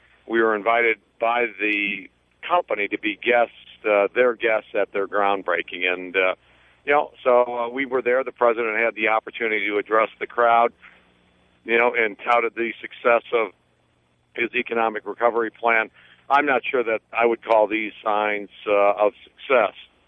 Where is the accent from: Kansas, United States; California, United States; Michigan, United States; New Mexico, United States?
Michigan, United States; I'm glad that LG Chem decided to build their battery plant in Michigan and to build it in my hometown.